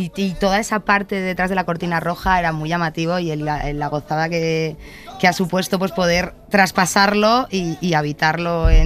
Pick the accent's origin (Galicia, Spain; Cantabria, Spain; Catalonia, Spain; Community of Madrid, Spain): Community of Madrid, Spain; somos madrileños. Mi familia es castellana, es de Ávila, pero no de Valladolid